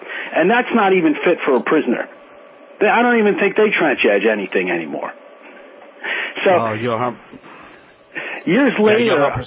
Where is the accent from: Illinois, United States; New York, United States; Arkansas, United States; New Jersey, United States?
New Jersey, United States; I'm from New Jersey, and I dug in the dirt for 20 years, Michael.